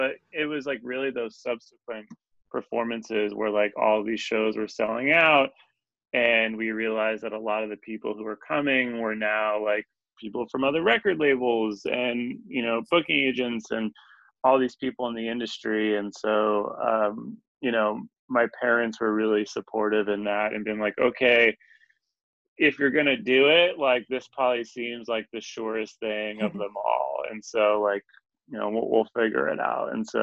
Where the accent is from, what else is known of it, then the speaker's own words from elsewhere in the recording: New Jersey, United States; I grew up in New Jersey, and so my parents would come to see us every Wednesday there.